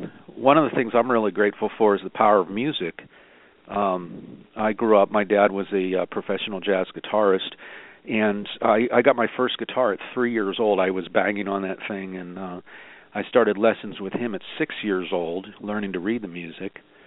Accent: Pennsylvania, United States; moved away as an adult; now in California, United States; So, yeah, I'm grateful that we were able to move here to California. I grew up in Pennsylvania, and I really felt divine protection.

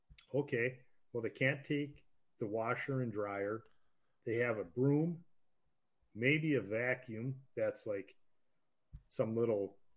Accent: Minnesota, United States; Again, we're from Minnesota. We're from the Twin Cities.

